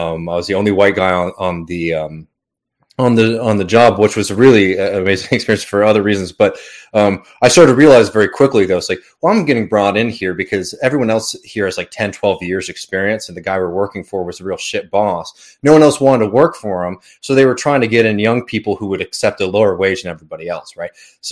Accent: the South, United States; So I grew up in the South. I grew up poor in the South.

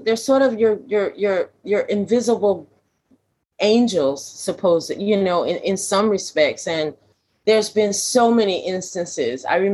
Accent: United States; now in United Kingdom; and I'm coming from the States, and, you know, there's a sense of community or Black community.

